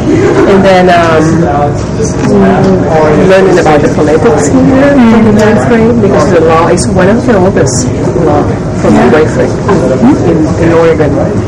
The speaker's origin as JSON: {"language": "English", "country": "Puerto Rico", "moved": "yes", "lives_now": "Portland, United States", "said": "I am from Puerto Rico."}